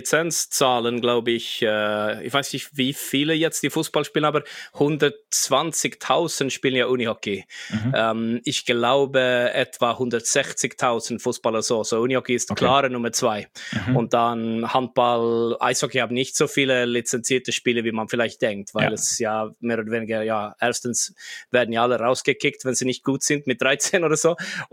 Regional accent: Jönköping, Jönköping County, Sweden; Ich bin aufgewachsen in der Nähe von Jönköping.

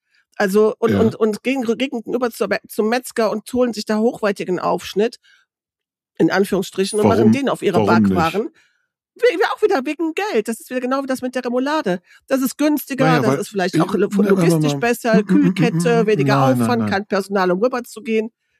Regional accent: North Rhine-Westphalia, Germany; bei uns im Rheinland, in Rhöndorf gibt es so einen.

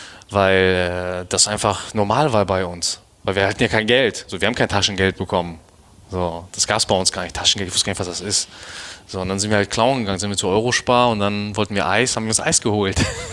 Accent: Germany; ich bin in Deutschland geboren.

